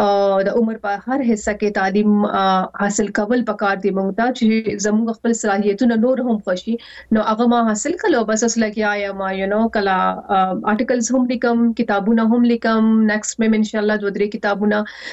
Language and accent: Pashto; Pakistan; now in United Kingdom; پاکستان زموږ ملک دی مونږ د پاکستان یو زموږ پہچان دی